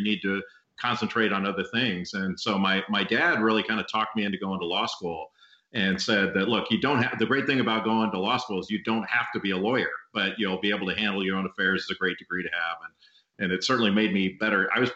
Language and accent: English; Los Angeles, California, United States; I grew up in Los Angeles